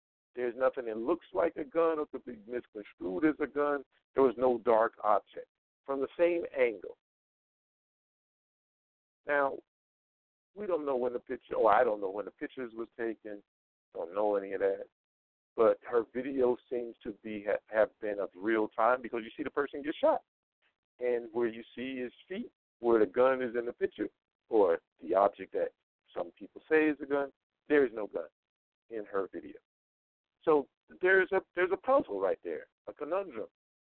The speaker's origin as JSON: {"language": "English", "region": "North Carolina", "country": "United States", "said": "This happened in my home state of North Carolina. Now, North Carolina, similar to Nevada, is open carry state."}